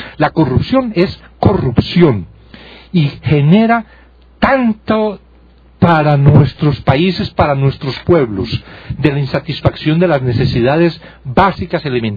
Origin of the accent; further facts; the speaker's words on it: Colombia; yo como colombiano digo, qué bueno sería que en Colombia hubiera un organismo independiente